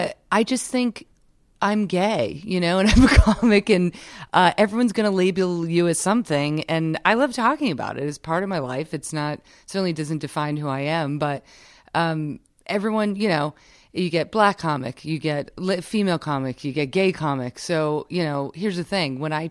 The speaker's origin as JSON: {"language": "English", "region": "New York", "country": "United States", "said": "But my teams are New York teams because I'm a New Yorker."}